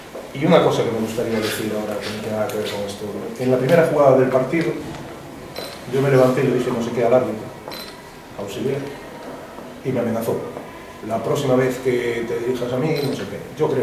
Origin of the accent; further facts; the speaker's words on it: Galicia, Spain; soy un entrenador gallego feliz en Coruña